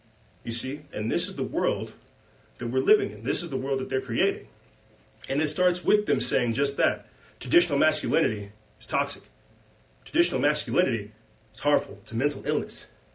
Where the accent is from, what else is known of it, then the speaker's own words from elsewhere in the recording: South Carolina, United States; I come from South Carolina. I come from the swamps.